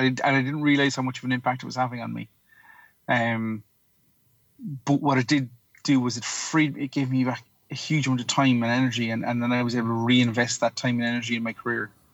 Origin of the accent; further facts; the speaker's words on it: Cork, Munster, Ireland; And that work was not in my hometown of Cork.